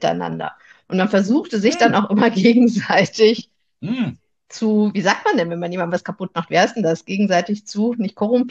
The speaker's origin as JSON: {"language": "German", "region": "North Rhine-Westphalia", "country": "Germany", "said": "Jetzt komme ich aus dem Ruhrgebiet"}